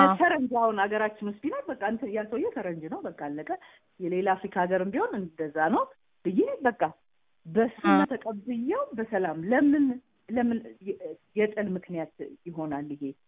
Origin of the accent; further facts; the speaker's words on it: Addis Ababa, Ethiopia; እኔ እዚሁ ነው ተወልጄ ያደግኩት።